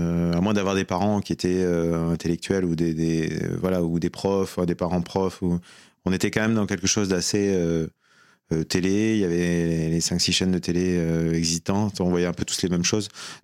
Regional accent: Blanquefort, Nouvelle-Aquitaine, France; also born or lived in Bordeaux; Alors moi, je suis né à Bordeaux et j'ai grandi à Blanquefort, juste à côté de Bordeaux, dans la périphérie de Bordeaux.

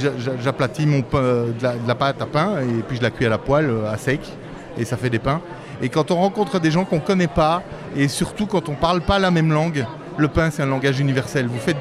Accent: Belgium; Oui, je suis de Belgique.

